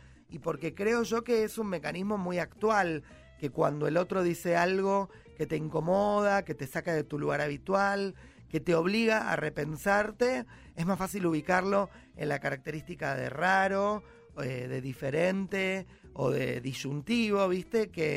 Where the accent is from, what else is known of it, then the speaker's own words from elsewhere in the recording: Argentina; nuestra caja social, política, económica, anímica, como argentinos